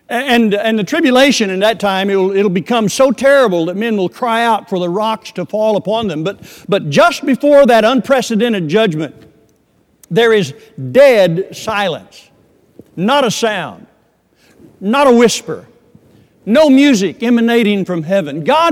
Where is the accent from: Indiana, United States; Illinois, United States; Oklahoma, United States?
Oklahoma, United States; But I grew up in Oklahoma, and that's kind of Tornado Alley.